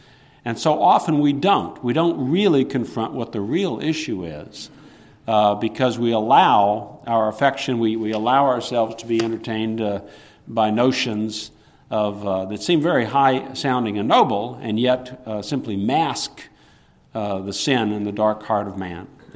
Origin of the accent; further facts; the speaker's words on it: the South, United States; I know when I was raised in the South, it's interesting.